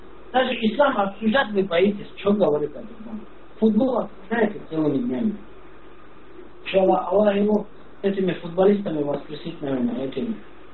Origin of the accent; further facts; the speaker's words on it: Dagestan, Russia; Вообще гумбетовские.